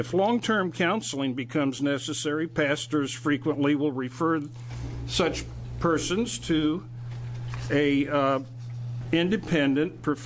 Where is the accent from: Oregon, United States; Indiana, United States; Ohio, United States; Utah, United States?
Oregon, United States; I'm from Clackamas County.